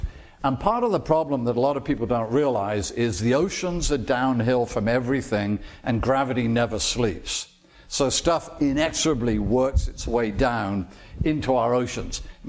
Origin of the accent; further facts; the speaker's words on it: United Kingdom; and I'm sorry, I am British